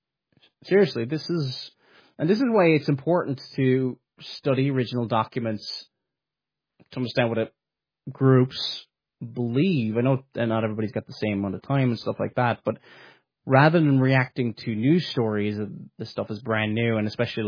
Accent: Ireland; you know, I come from the Republic of Ireland

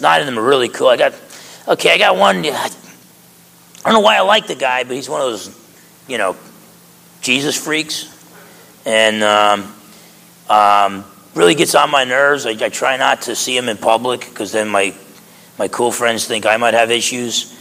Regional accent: New Jersey, United States; And I don't know, from growing up in New Jersey, I would have said like 100 back in New Jersey.

